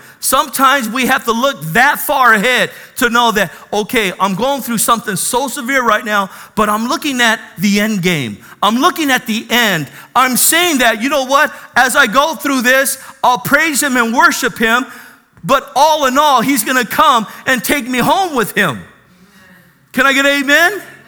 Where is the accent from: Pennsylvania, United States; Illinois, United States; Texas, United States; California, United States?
California, United States; National City; You know me, I grew up in National City. I all my friends, we all hung out at El Toyon Park.